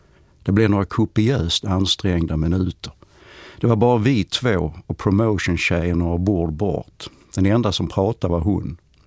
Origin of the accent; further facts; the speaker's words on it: Skåne, Sweden; accent: Scanian; Det kan ha berott på en kombination av min skånska och ett något sluddrigt tal.